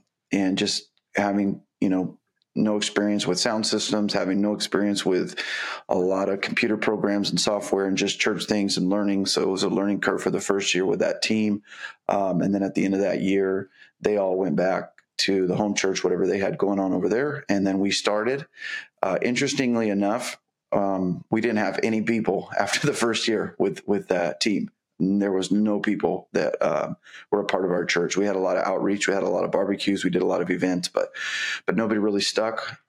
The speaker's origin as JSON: {"language": "English", "town": "Bakersfield", "region": "California", "country": "United States", "tie": "born or raised there", "said": "So, I'm in Bakersfield. I've been in Bakersfield my whole life, born and raised in Bakersfield."}